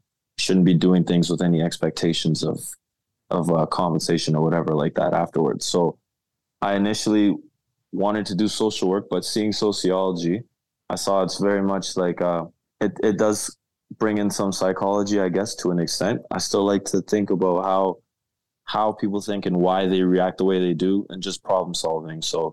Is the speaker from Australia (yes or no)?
no; Canada; being that I'm growing up in Canada and I just wanted to fit in with my friends.